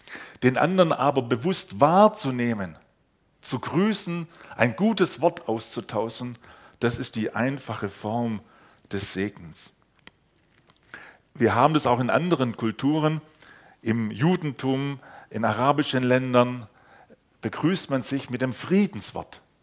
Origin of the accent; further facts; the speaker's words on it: Sulz am Neckar, Baden-Württemberg, Germany; Und ich bin ja gar nicht so weit weg von hier aufgewachsen in Sulz am Neckar, kleines Dorf, Sigmarswangen, falls das jemand kennt. Und da ist der übliche Gruß, grüß Gott. Jetzt kam ich mit 15 Jahren zum Glauben